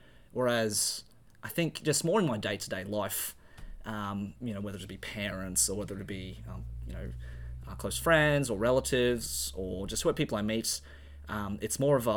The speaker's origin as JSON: {"language": "English", "country": "Australia", "said": "we're two Australian cosplayers who'll be representing Australia in August"}